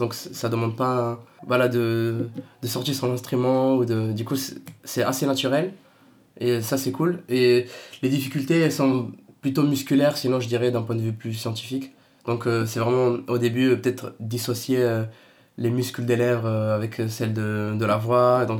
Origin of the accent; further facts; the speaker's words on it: Italy; j'ai grandi en Italie, donc j'ai fait mon enfance et mon adolescence là-bas.